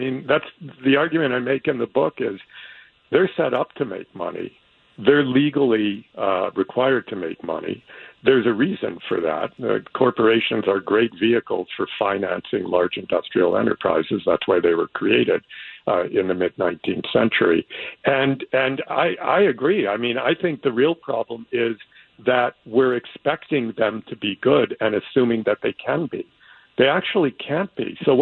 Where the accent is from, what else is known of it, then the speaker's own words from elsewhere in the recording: United States; A, I'm American